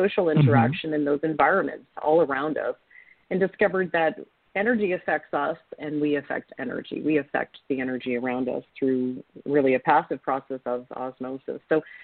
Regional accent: Ontario, Canada; I come from a family of immigrants, and I grew up in Ontario, Canada, on my grandfather's fruit orchard.

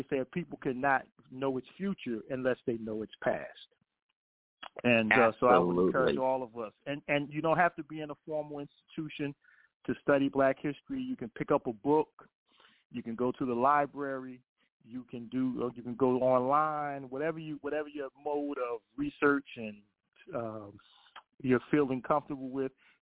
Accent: Newark, New Jersey, United States; So as a young kid growing up in Newark, New Jersey

